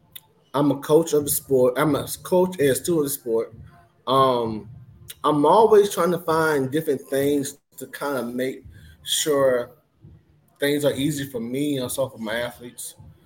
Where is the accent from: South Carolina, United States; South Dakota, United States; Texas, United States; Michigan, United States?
South Carolina, United States; Sumter; Hello, everyone. … I'm from Sumter, South Carolina.